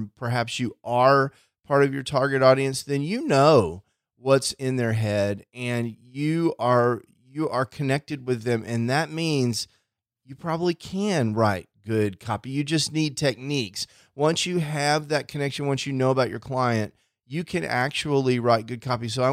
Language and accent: English; Texas, United States; We're from Texas. We're flatlanders, so we're not used to all these amazing mountains.